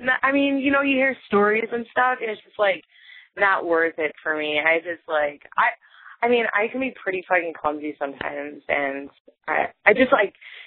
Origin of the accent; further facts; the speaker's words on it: Chicago, Illinois, United States; No, I grew up in Chicago, like in the South Side ish, and then in the suburbs later on in life.